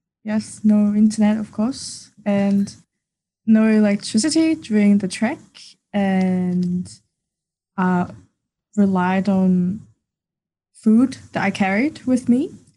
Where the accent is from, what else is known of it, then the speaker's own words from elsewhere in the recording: Hong Kong; So I'm from Hong Kong